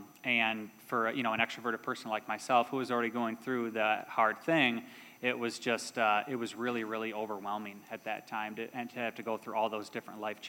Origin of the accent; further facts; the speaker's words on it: Kalamazoo, Michigan, United States; I'm from Kalamazoo. I've been going to the River for about 4 years. Just actually recently moved back here from Jackson, Michigan.